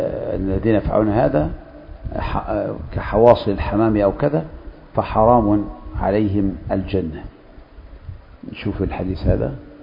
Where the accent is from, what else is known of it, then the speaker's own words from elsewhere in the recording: Egypt; معروفة عندنا في مصر